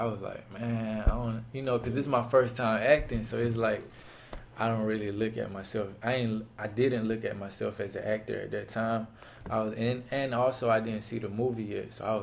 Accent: College Park, Georgia, United States; I'm Mexican American. I'm from Atlanta, I'm from a city called College Park. My parents are Mexicans. They are Mexican. They came from Mexico, crossed over to the United States, came to California, then went to Atlanta, and that's when I was born.

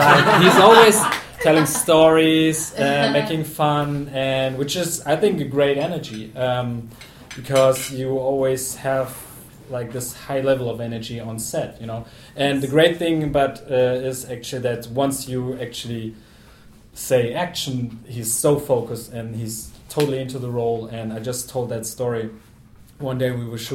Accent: Germany; Yeah, I'm from Germany. Okay. I live in Berlin. I'm a German director

